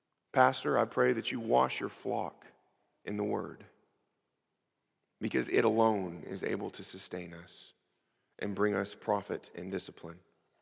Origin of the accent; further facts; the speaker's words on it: United States; We don't know what it means to need to persevere in our faith because, well, we're American. This is just what we do. This is who we are.